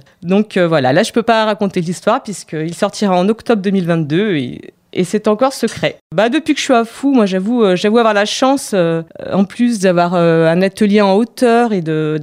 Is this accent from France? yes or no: yes; Auvergne-Rhône-Alpes, France; j'ai 40 ans, je suis peintre illustratrice. Alors à la base, je suis originaire du Nord Isère. Maintenant, j'habite dans le village d'Afou depuis 2012. Donc ça fait 9 ans qu'on a acheté une maison au Mont-Meterme.